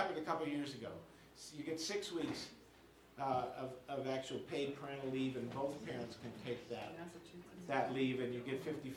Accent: United States; You know, I found that my pride as an American was a bit taken aback by that.

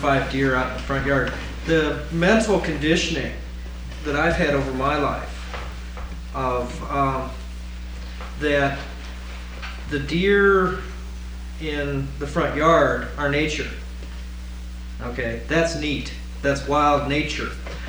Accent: Chicago, Illinois, United States; also born or lived in Greeley, Colorado; growing up in Chicago area and coming out here, and even on this trip, and being from Greeley, Colorado, cattle country

